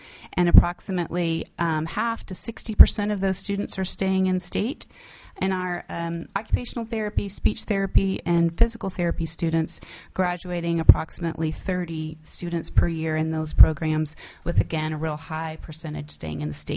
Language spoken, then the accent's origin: English; Louisiana, United States; moved away as an adult; I am a transplant from Louisiana, but my family and I have lived here for about 18 years.